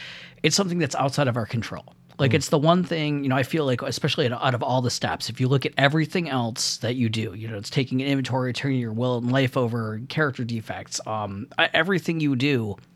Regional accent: United States; I'm American Muslim too

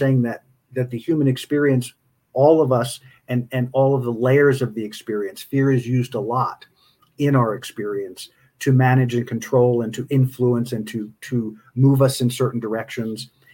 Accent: Colorado, United States; I get to hang out here with Jules Arns, who's also a Coloradan. So today we are live completely from Colorado

